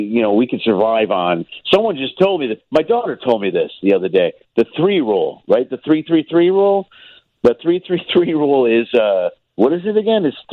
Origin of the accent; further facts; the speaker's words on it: Chicago, Illinois, United States; now in Los Angeles, United States; I mean, I grew up in Chicago, you know, I'm from there, but I'm really, really, really proud of L.A. the last couple of days